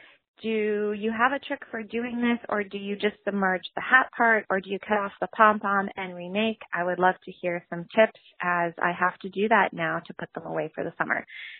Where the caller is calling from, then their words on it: Ottawa, Ontario, Canada; I'm calling from Ottawa, Canada.